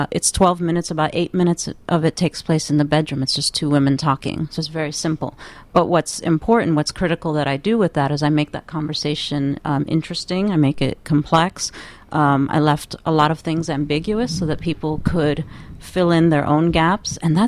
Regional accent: Bronx, New York, United States; Born and raised in the Bronx, New York.

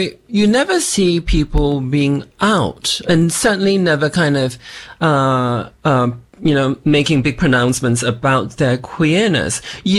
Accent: Singapore; I grew up in Singapore, which is the closest neighbor to Malaysia

